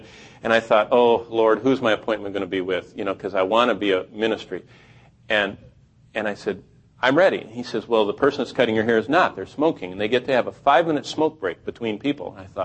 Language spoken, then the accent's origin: English; Oklahoma, United States; Oh, I'm from Oklahoma.